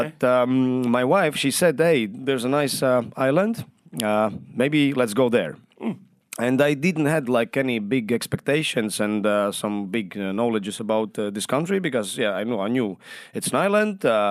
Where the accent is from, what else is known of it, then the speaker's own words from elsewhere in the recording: Latvia; English is a second language; Yes, I'm from Latvia.